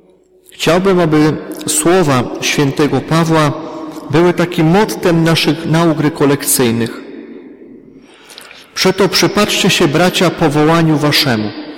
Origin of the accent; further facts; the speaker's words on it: Rybnik, Silesian Voivodeship, Poland; Ja pochodzę z Rybnika, z Wielopola, czyli z tej miejscowości